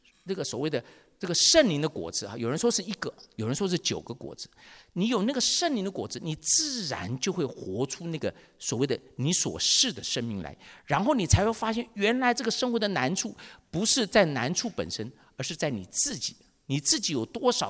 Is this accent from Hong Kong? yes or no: no; Taiwan; 可我们台湾长大的男孩子